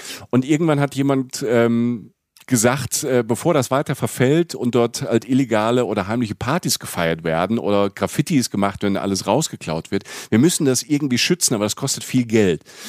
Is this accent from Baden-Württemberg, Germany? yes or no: no; Rhineland-Palatinate, Germany; ich bin in Rapsfeldern auch groß geworden, in der Pfalz, ne, gibt's auch Rapsfelder.